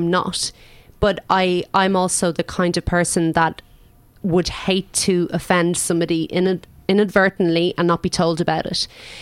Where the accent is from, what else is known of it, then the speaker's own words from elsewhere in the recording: Ireland; Being Irish, Jesus, self-deprecation is like my number one agenda.